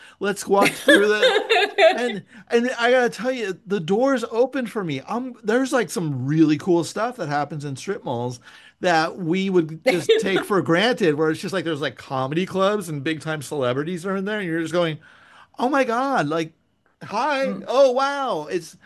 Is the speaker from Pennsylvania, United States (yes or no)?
no; Millbrae, California, United States; also born or lived in San Francisco; now in Los Angeles, United States; up near the airport in San Francisco. I grew up in Millbrae, and then I lived